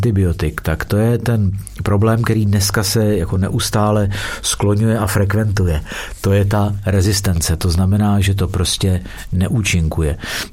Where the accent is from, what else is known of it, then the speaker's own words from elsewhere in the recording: Vlašim, Central Bohemian Region, Czechia; protože jsem původně z Vlašimi